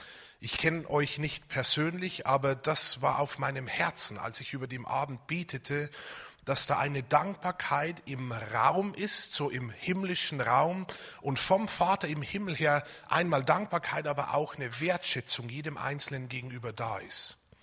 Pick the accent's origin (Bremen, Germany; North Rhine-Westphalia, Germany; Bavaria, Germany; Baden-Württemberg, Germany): Bavaria, Germany; Ich bin aus dem Bayerischen Wald gekommen.